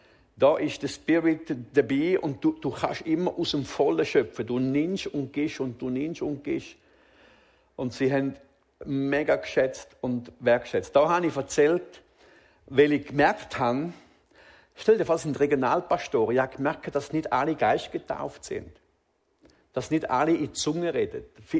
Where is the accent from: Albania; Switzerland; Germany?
Switzerland; auch wir als Schweizer können da echt noch etwas lernen.